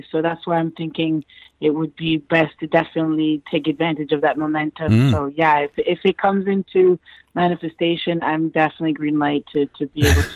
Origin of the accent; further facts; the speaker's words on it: Toronto, Ontario, Canada; moved away as an adult; also born or lived in United States; basically I'm from Toronto, Canada, and I grew up there.